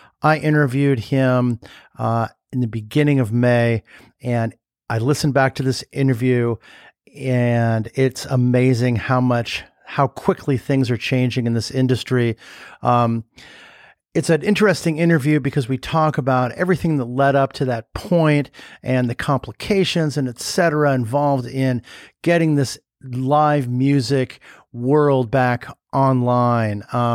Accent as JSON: {"language": "English", "town": "Berkeley", "region": "California", "country": "United States", "tie": "born or raised there", "said": "I was born there in Berkeley, and I'm from California originally."}